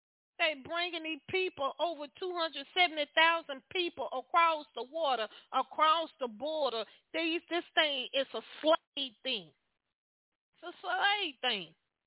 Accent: Louisiana, United States; I grew up in Louisiana

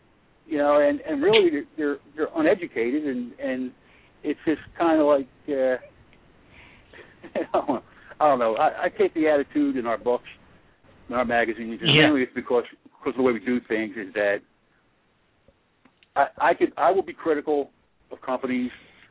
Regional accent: Philadelphia, Pennsylvania, United States; I was a 5-year-old kid growing up in South Philly. Bruno Sammartino was my favorite wrestler.

